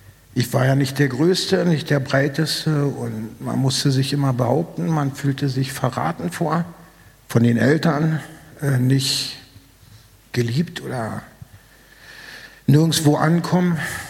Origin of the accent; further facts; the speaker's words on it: Berlin, Germany; Ich bin in Berlin aufgewachsen, damals noch West-Berlin. Drei Schwestern, Vater, Mutter.